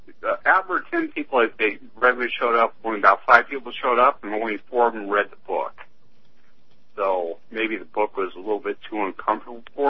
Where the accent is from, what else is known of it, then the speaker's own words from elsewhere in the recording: Akron, Ohio, United States; It's like I grew up here in Akron, Ohio, and in a way, some people would mark as certain areas of the city as hillbilly haven.